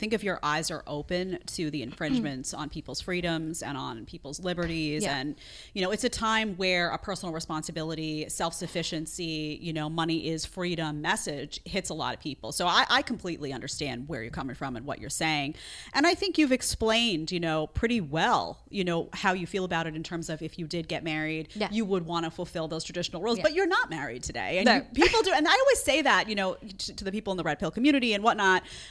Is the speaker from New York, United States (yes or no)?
yes; Staten Island, New York, United States; I grew up in Staten Island, which is outside of It's like kind of like, think of Jersey Shore or something.